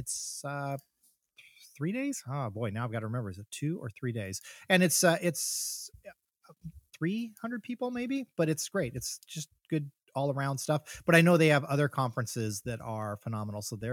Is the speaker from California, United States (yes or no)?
yes; San Diego, California, United States; So Lori and I have attended, we're from San Diego.